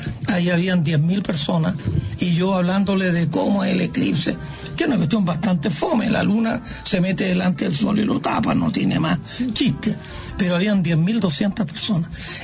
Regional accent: Parral, Maule, Chile; now in Santiago, Chile; Yo me crié en Parral, en la escuela 1, era todo gratuito.

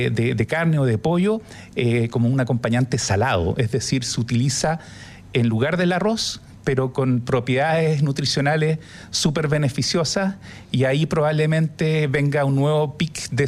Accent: Chile; ni siquiera nosotros como chilenos muchas veces lo sabemos

